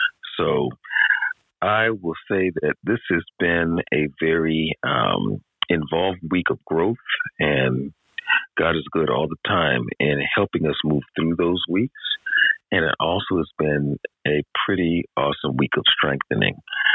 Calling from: Lakewood, Washington, United States; I am tapping in from Lakewood, Washington.

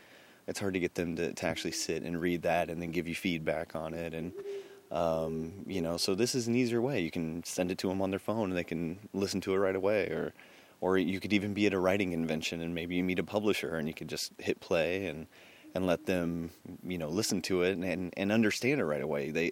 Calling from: Cape Elizabeth, Maine, United States; I'm recording this from Cape Elizabeth, Maine, and I'm outside.

